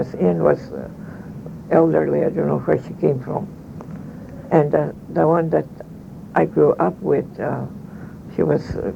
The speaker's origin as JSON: {"language": "English", "town": "Kodiak", "region": "Alaska", "country": "United States", "tie": "born there", "said": "Yes, I was born in Kodiak."}